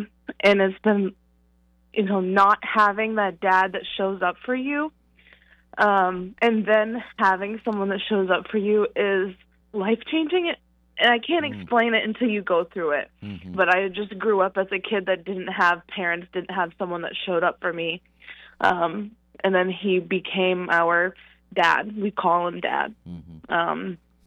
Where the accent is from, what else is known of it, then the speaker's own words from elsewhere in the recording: Eastport, Maine, United States; now in Pembroke, United States; I am originally from Eastport, but right now I live in Pembroke.